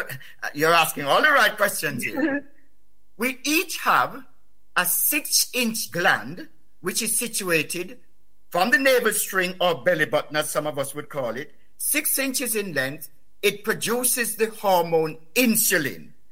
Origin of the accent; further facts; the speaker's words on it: Jamaica; moved away; When I was growing up in Jamaica